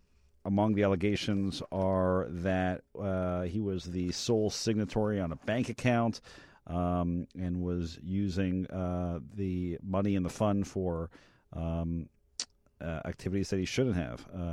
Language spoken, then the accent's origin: English; Chicago, Illinois, United States; when I talk to people that I'm from Chicago, that you know, they always mention politics and corruption, so it continues to be a black eye in our city and our state.